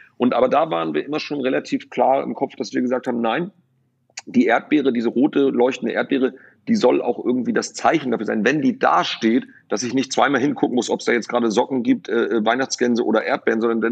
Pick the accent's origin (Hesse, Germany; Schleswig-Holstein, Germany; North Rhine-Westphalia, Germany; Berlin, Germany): Schleswig-Holstein, Germany; Lübeck; born there; ich bin in Lübeck geboren